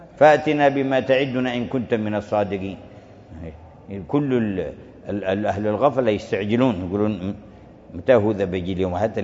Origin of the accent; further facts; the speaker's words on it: Hadhramaut, Yemen; وعندنا في حضرموت في شعبان زيارة النبي